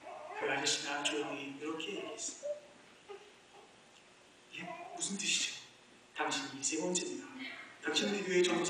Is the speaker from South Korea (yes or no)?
yes; Suwon, Gyeonggi Province, South Korea; 저는 수원에서 나고 자랐습니다. 대전에 아는 사람이 아무도 없습니다.